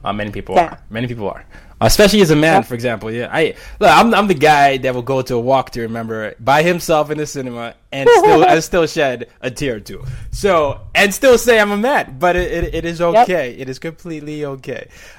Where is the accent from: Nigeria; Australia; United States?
Nigeria; I call myself … You know, I'm Nigerian.